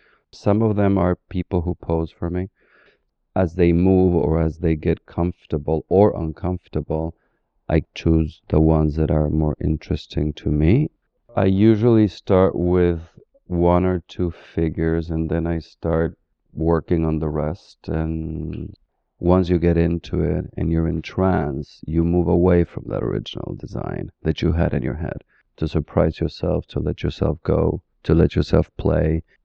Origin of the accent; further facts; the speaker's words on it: Buenos Aires, Argentina; I'm from Buenos Aires. I'm into tango. I love tango.